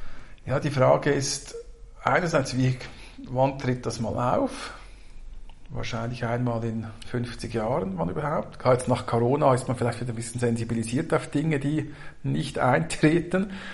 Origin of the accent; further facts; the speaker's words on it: Switzerland; Ja, also bei uns in der Schweiz müssen die speziell entsorgt werden.